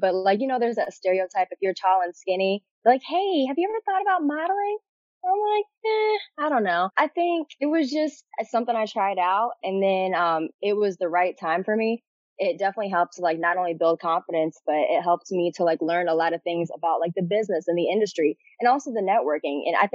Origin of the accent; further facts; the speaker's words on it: Springfield, Illinois, United States; And I was born and raised in Springfield. I'm actually a UIS alum.